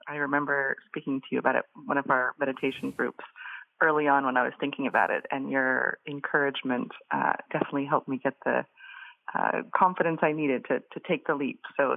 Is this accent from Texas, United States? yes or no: no; Boise, Idaho, United States; in the area that I was living growing up in Boise, Idaho, we had a lot of refugees resettled from Bosnia